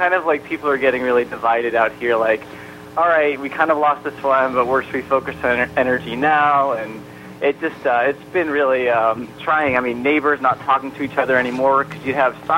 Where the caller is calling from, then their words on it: San Diego, California, United States; I am calling you from, I can't say sunny San Diego. Right now it's cloudy, but San Diego, California, where I live.